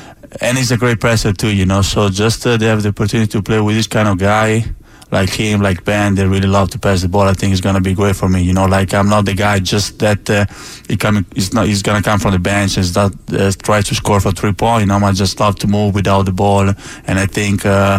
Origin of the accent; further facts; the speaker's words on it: Italy; English is a second language; You know, like a lot of people, they say, you never play soccer just because I'm from Italy, but I never did that.